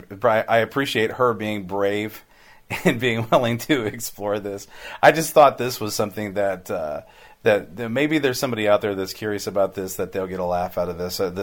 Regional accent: Hannibal, Missouri, United States; And by the way, if I grew up in Hannibal

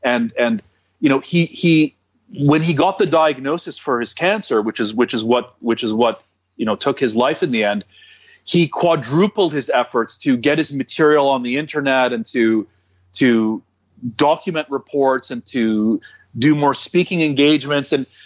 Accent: Toronto, Ontario, Canada; I'm from Toronto. It's like 10 times the distance for me to go there.

